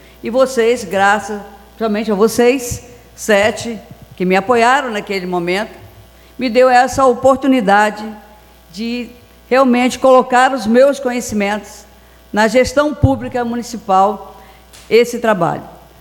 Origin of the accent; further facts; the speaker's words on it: Minas Gerais, Brazil; Eu sempre na minha vida sou uma grande mineira e digo sempre, eu sei de onde vim e sei para onde vou.